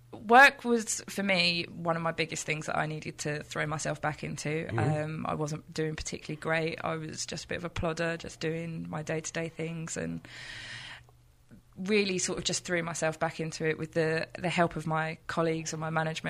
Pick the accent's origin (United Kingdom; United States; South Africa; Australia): United Kingdom; South East England; I am not an Essex girl. I am from Sussex.